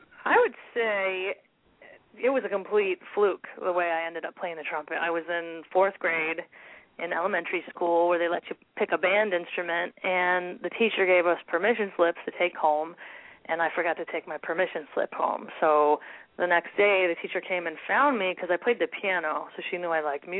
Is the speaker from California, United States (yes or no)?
no; Buffalo, New York, United States; And I grew up in Buffalo, and when I grew up there, I played a lot of salsa and a lot of Latin music, too.